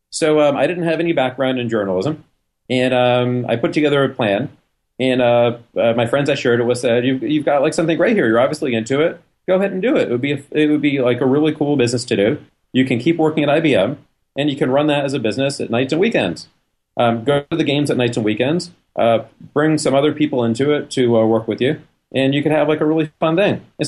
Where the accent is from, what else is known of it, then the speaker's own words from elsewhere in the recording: Boston, Massachusetts, United States; Well, Rick, I grew up in Boston, and Boston's a great sports town.